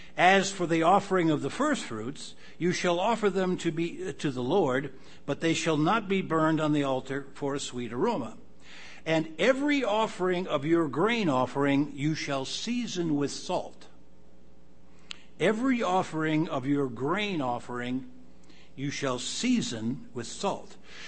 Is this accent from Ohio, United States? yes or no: yes; Cleveland, Ohio, United States; When I was first went out to Pasadena in 1961, I'm from Cleveland, and we were out there.